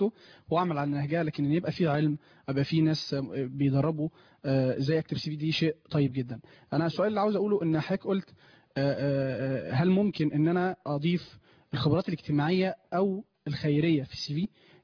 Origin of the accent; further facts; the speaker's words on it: Egypt; عندنا في مصر